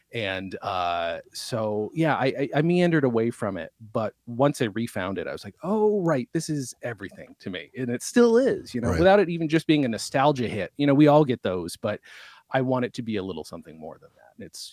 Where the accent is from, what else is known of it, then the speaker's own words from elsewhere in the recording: New York, United States; also born or lived in England / Germany; So I grew up in upstate New York for the most part. Mm-hmm. My parents were both in the military, so we went all over the place. I was born in England, went to Germany, but then set